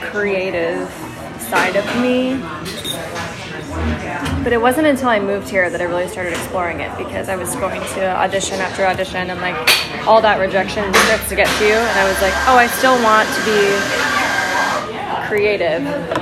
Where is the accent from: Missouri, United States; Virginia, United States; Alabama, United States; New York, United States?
Missouri, United States; St. Louis; I'm from St. Louis.